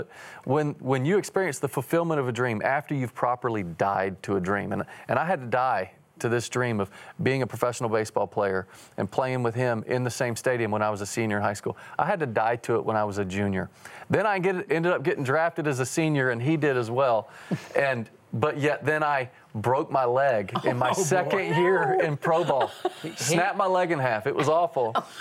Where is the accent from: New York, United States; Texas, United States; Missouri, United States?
Texas, United States; Dallas; we grew up right here in Dallas, Texas, and we would drive up I-20 every year to go vacation in Atlanta, Georgia with some of our family members, and we would pass that stadium.